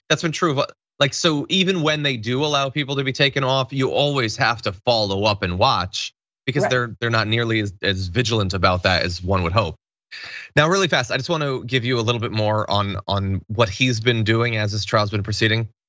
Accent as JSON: {"language": "English", "region": "Connecticut", "country": "United States", "said": "I'm from Connecticut, so it burned into my memory."}